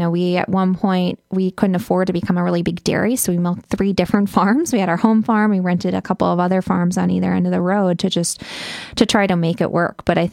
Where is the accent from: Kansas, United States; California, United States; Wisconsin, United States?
Wisconsin, United States; Eau Claire; I live in Eau Claire. Eau Claire is my hometown.